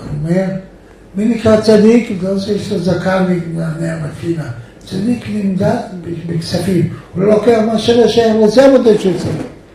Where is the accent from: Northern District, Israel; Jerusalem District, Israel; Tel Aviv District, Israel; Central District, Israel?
Tel Aviv District, Israel; Holon; אני לא גדלתי את זה, אני גדלתי בחולון.